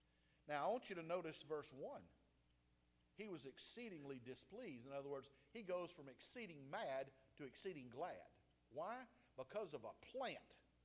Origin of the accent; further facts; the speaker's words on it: Georgia, United States; I did when I was growing up in Southeast Georgia.